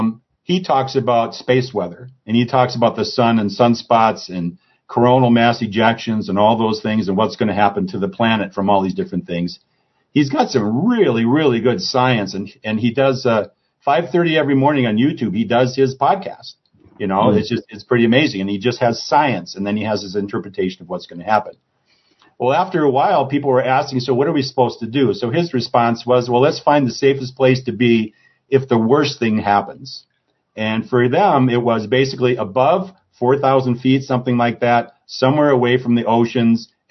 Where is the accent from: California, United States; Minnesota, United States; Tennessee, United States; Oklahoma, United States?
Minnesota, United States; whereas like I'm from Minnesota, they're, you know, 40 or 50 miles